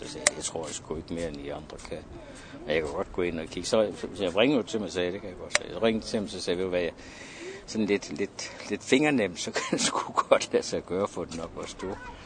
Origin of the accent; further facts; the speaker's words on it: Odense, Region of Southern Denmark, Denmark; also born or lived in Horsens; Jeg er født og opvokset i Odense. Og har boet i Horsens i mange år.